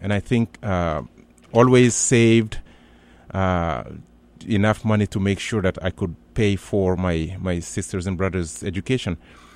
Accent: Mali; also born or lived in United States; Having spent time in the States and now being back in my home country, helping new Americans who are here to serve for 2 years, helping them navigate through the very complex Malian culture and the Bambara language.

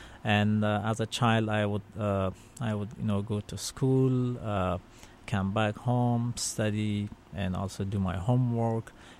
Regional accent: Kabul, Afghanistan; You know, life back there and back then when I was a child was a little easier compared to now

